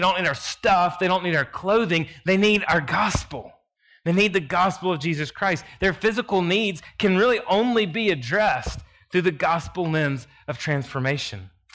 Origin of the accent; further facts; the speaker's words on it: Alabama, United States; As your pastor said, I am a hick from Alabama, and I am a well-cultured hick, though I will tell you.